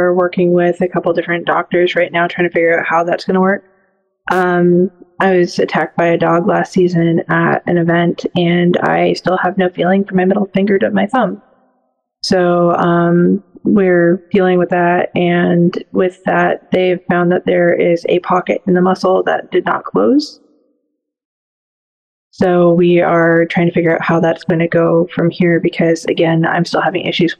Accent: Canada; born there; I'm a Canadian-born dual citizen. I live in Canada 90% of the time these days, and I go home to see mom and dad usually during event season.

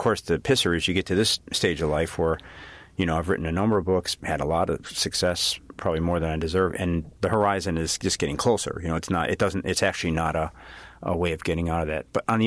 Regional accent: Chicago, Illinois, United States; I'm from Chicago, so I kind of know the grid

